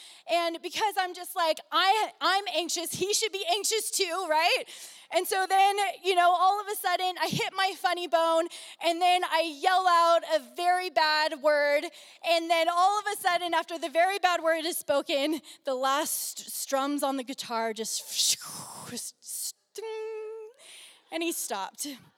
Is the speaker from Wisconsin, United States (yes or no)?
no; Oakdale, California, United States; I was a girl from Oakdale, California. It's this really cute small town. And I had a herd of cows growing up.